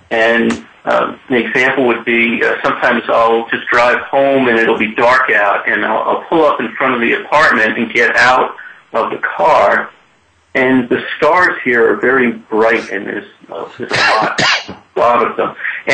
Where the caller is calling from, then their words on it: West Hurley, New York, United States; Hi, guys. I'm calling in from West Hurley, New York.